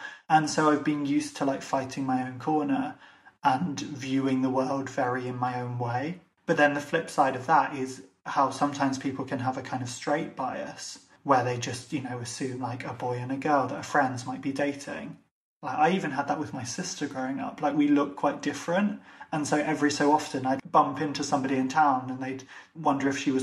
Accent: Ireland; unless they've realised that I'm Irish or I've mentioned something.

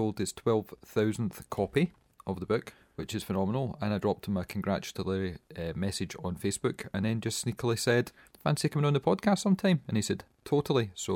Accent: Scotland, United Kingdom; I'll save 50 pence, I am Scottish, I'll buy it on eBay

